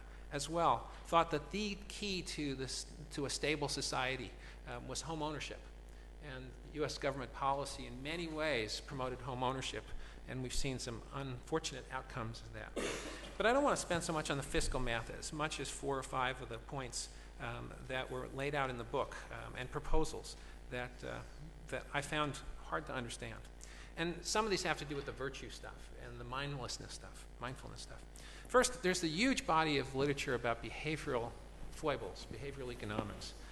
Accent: United States; born there; I was born in the United States and spent my formative days in a freshwater economics department.

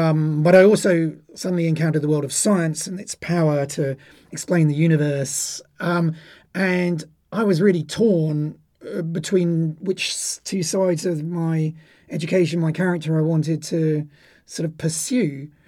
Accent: South East England, United Kingdom; my comprehensive school, not so far away from Oxford. I grew up in Oxfordshire

